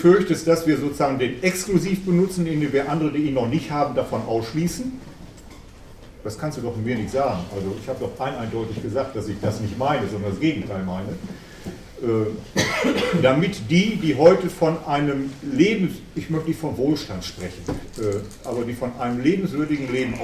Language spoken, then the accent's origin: German; North Rhine-Westphalia, Germany; ich komme aus dem Ruhrgebiet